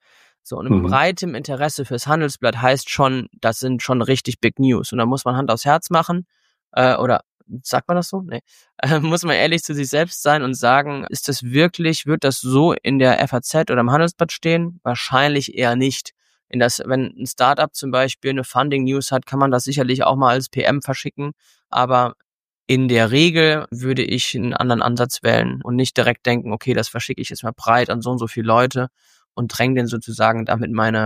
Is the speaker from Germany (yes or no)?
yes; Cologne, North Rhine-Westphalia, Germany; Ich komme aus Köln, fangen wir da mal an.